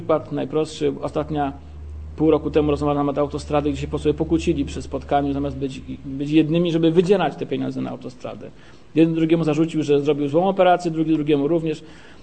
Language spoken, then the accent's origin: Polish; Tarnów, Lesser Poland, Poland; duma z tego, że jestem tarnowianinem